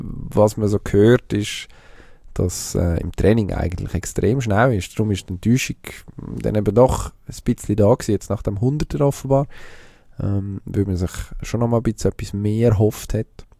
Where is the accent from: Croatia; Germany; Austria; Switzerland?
Switzerland; das wissen wir ja als Schweizer auch gut